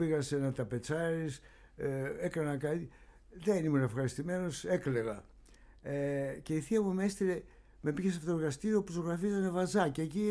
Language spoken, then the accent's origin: Greek; Pagkrati, Attica, Greece; Και μάλιστα γεννήθηκα και μεγάλωσα στο Παγκράτη, και ξαναγύρισα και πήρε ένα διαμέρισμα πάλι στο Παγκράτη.